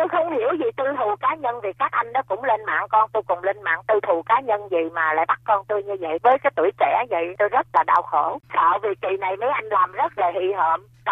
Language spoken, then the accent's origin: Vietnamese; Rach Gia, Kien Giang, Vietnam; Nguồn gốc tôi là người Rạch Giá.